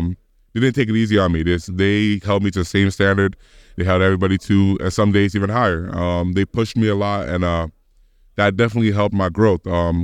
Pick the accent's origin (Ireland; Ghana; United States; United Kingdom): Ghana; now in Canada; I grew up in Ghana.